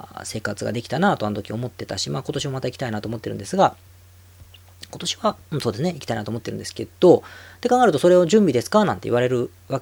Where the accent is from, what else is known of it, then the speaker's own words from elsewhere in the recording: Osaka, Japan; born there; 僕は生まれは大阪ですから、東京には、幼馴染もいませんのでね。